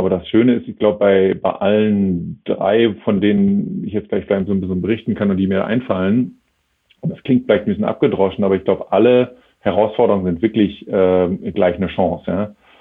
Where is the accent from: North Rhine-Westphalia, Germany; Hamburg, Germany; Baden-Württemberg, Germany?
North Rhine-Westphalia, Germany; Essen; Ich bin gebürtiger Essener, bin also aufgewachsen im schönen Ruhrgebiet, vermisse das auch immer noch ein bisschen.